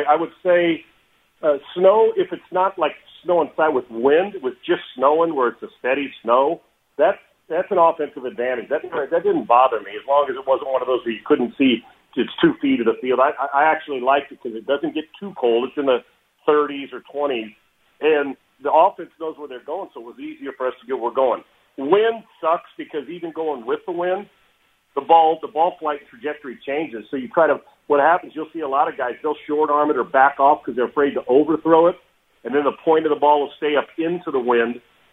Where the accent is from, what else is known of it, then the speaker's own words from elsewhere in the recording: California, United States; now in Texas, United States; Now, I grew up in California. I grew up in California, obviously, and then, spent time all over playing, but I played in Minnesota, Winnipeg, in San Diego, and now I'm in Texas.